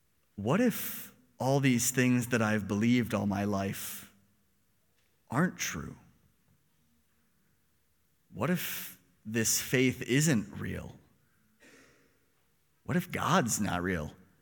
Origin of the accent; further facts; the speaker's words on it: St. Louis, Missouri, United States; born there; I was born in St. Louis, raised in a pretty standard Catholic family.